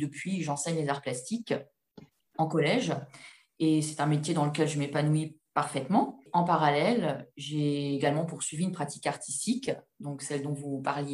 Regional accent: Grand Est, France; j'ai 48 ans. Je vis et je travaille près de Reims. Depuis 20 ans, j'ai grandi en Moselle, donc près de chez vous à Metz.

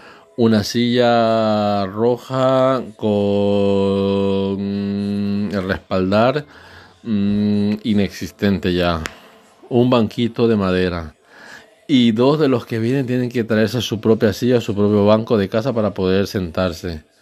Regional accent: Ecuador; moved away as an adult; now in Spain; Yo soy ecuatoriano, orgullosamente ecuatoriano, me encanta.

